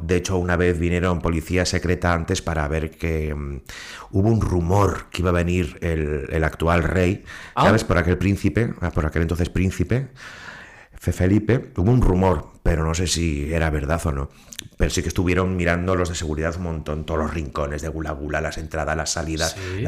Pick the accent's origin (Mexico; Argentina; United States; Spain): Spain; Ibiza, Balearic Islands; also born or lived in Málaga; yo soy Ibiza. Yo nací en Málaga, pero me he criado en Ibiza. Yo me considero ibicenco.